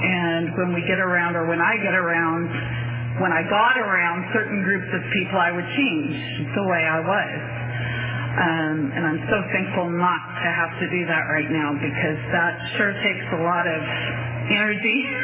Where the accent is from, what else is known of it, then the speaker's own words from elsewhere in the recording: Seattle, Washington, United States; born there; I was born in Seattle, Washington